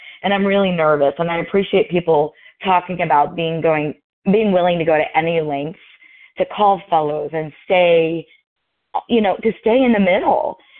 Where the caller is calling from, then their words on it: Louisville, Kentucky, United States; I'm calling from Louisville, Kentucky.